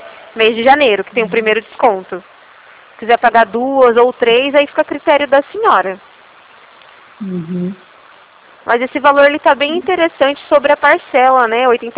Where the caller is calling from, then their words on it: Presidente Prudente, São Paulo, Brazil; Eu falo de Presidente Prudente